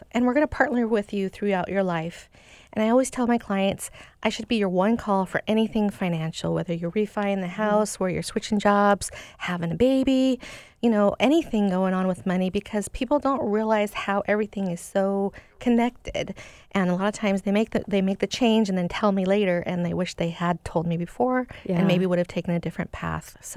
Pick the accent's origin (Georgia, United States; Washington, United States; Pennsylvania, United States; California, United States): Washington, United States; Seattle; So for me, I grew up in Seattle and went to Blanchette when it was not Bishop Blanchette, so a long time ago. Shoreline Community College, just a local girl, grew up around Green Lake.